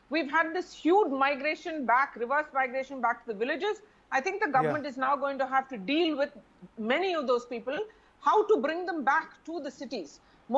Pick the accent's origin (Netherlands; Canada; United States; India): India; Right to be worried. I'm an Indian.